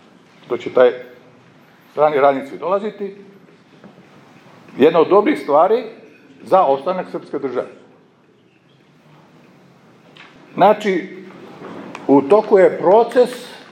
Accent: Serbia; Znači, u toku je kod nas u Srbiji zamena stanovništva.

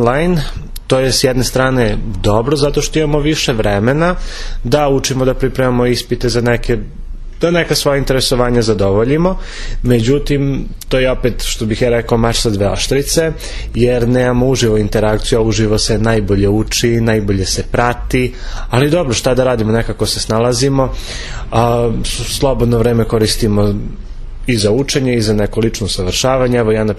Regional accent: Paraćin, Pomoravlje District, Serbia; imam 23 godine, dolazim iz Paraćina i student sam Pravnog fakulteta Univerziteta u Kragujevcu.

